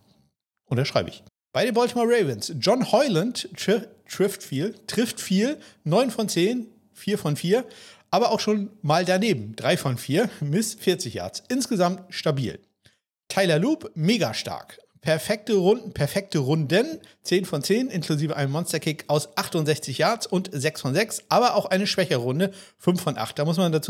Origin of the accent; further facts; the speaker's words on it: Germany; Und dann haben wir natürlich noch das Duell, wo wir als Deutsche ganz besonders hingucken